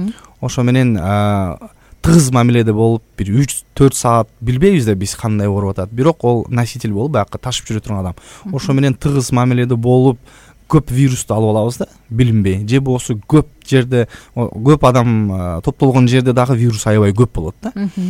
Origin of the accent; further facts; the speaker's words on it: Nookat, Osh Region, Kyrgyzstan; now in Bishkek, Kyrgyzstan; Мен Ноокаттан болом өзүм. Негизи Ноокатта болом.